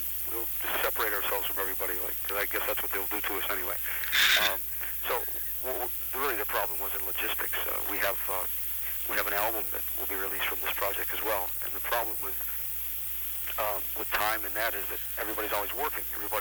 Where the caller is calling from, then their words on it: Los Angeles, California, United States; I'm at home in Los Angeles.